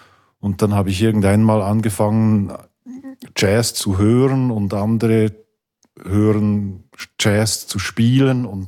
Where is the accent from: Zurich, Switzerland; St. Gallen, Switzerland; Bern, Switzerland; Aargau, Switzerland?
Bern, Switzerland; Biel; ich bin in Biel groß geworden und dort, Biel ist ja eigentlich wirklich eine, sagen wir mal, eine Free-Jazz-Insel oder Free-Jazz-Metropole fast in der Schweiz.